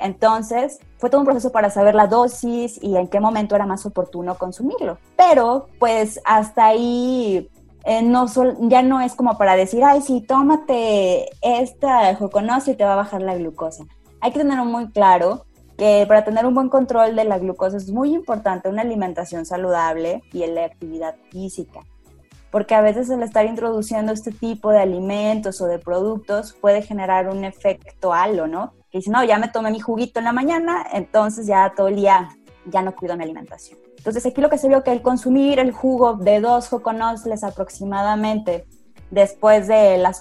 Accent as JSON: {"language": "Spanish", "region": "San Luis Potosí", "country": "Mexico", "said": "de las regiones aquí de San Luis Potosí, de donde yo soy."}